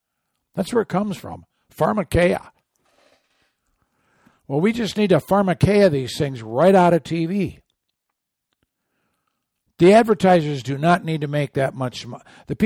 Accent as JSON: {"language": "English", "region": "Michigan", "country": "United States", "tie": "born or raised there", "moved": "yes", "said": "Growing up in Michigan, I didn't know what an e-ticket ride was. I didn't know that till I moved to Southern California."}